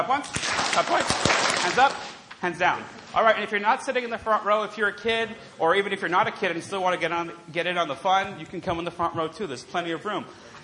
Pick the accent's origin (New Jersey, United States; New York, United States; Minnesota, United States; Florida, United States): New Jersey, United States; I'm from New Jersey. And I know a lot of New Jersey people are here